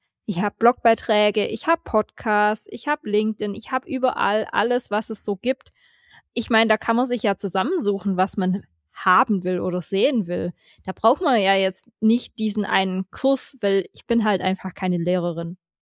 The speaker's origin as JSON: {"language": "German", "region": "Swabia", "country": "Germany", "said": "Weil ich bin ja Schwabe und die anderen auch um mich herum."}